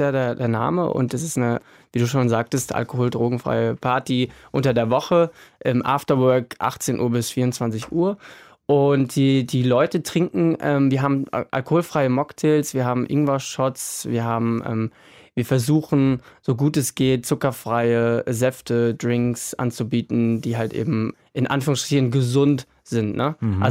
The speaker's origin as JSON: {"language": "German", "region": "Hesse", "country": "Germany", "said": "weil ich komme aus der Gegend Frankfurter Raum, da, dörflicheren Gegend."}